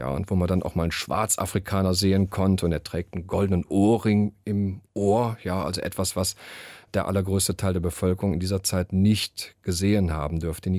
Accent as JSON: {"language": "German", "town": "Cologne", "region": "North Rhine-Westphalia", "country": "Germany", "said": "Ich bin Kölner, ich komme aus dem katholischen Stall"}